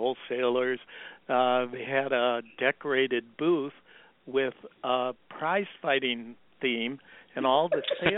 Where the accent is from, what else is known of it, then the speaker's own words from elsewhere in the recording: Milwaukee, Wisconsin, United States; a lot of people don't know that I come from my hometown, Milwaukee, Wisconsin.